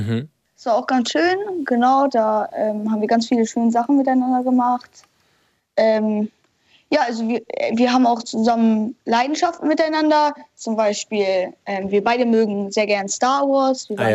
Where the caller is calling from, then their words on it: Munich, Bavaria, Germany; also born or lived in Hamburg; Wir sind jetzt vor ein paar Monaten nämlich umgezogen aus Hamburg.